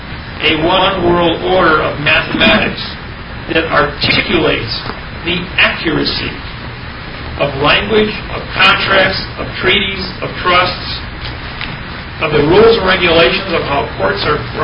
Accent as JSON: {"language": "English", "region": "Wisconsin", "country": "United States", "said": "I'm not Hawaiian. I'm a white Haole from Wisconsin."}